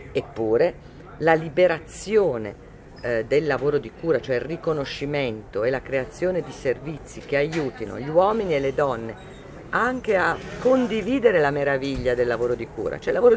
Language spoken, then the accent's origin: Italian; Milan, Lombardy, Italy; born there; Sono nata a Milano